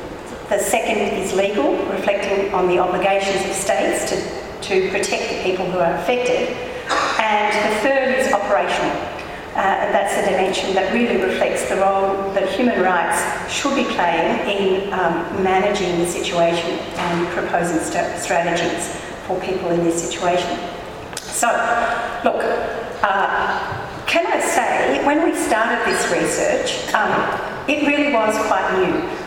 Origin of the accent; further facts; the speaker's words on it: Melbourne, Victoria, Australia; But this is my hometown, guys, and I am so proud of everything that you do.